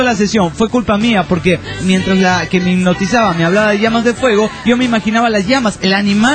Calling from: Tinogasta, Catamarca, Argentina; Soy de Tinogasta, Catamarca, República Argentina. Un pueblo pequeño pero chido.

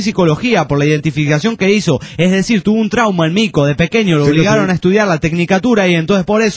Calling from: Mexico City, Mexico; Hola, vato … de la Ciudad de México.

